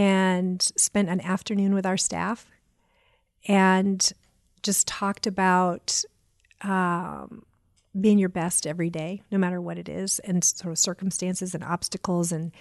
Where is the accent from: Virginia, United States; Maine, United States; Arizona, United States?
Maine, United States; Auburn; I grew up in Auburn, Maine.